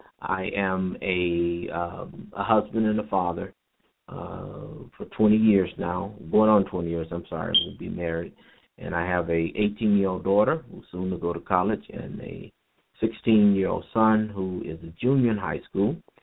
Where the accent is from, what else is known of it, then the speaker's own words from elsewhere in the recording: Chicago, Illinois, United States; now in Nashville, United States; I'm originally from Chicago and came here to attend Fisk University